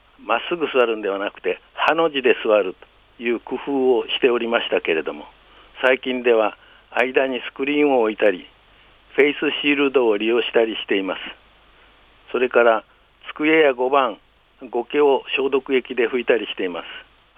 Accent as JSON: {"language": "Japanese", "town": "Hitoyoshi", "region": "Kumamoto", "country": "Japan", "said": "実は私はですね、去年水害があった熊本の人吉出身なんです。"}